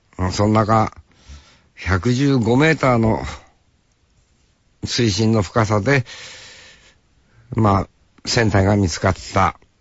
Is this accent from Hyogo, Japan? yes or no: no; Hokkaido, Japan; 俺も、北海道で生まれて、北海道で生きている人間ですから